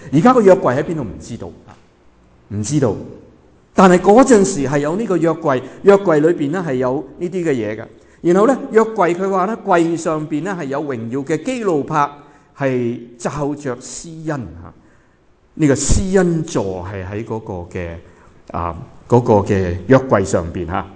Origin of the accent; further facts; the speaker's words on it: China; 包括我们中国人都说烧香呢